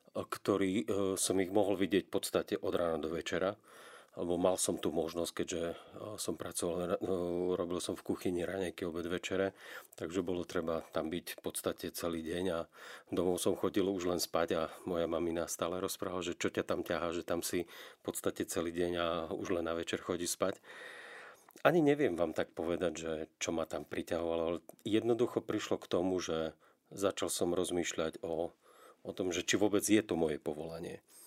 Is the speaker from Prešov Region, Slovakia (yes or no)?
yes; Prešov, Prešov Region, Slovakia; born there; Ja som sa narodil v Prešove